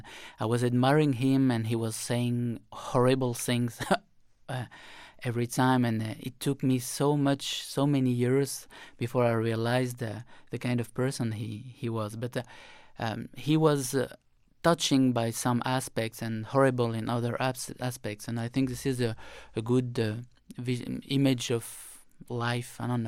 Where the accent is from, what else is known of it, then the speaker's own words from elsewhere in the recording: France; English is a second language; And they knew that I was coming from France, and France was the ally of Israel.